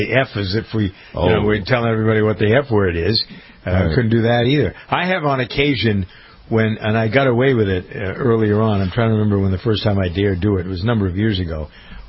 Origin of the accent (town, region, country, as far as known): Massachusetts, United States; born or raised there